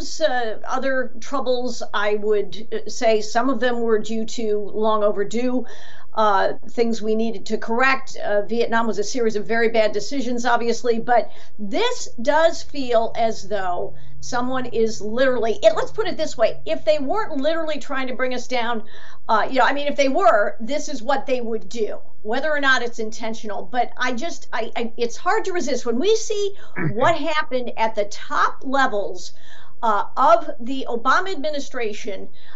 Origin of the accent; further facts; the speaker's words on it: United States; I'm 62 years old. I grew up in America in the 60s and 70s.